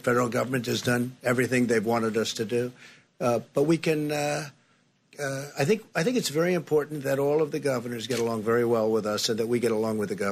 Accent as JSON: {"language": "English", "town": "New Rochelle", "region": "New York", "country": "United States", "tie": "born or raised there", "said": "I grew up right near New Rochelle."}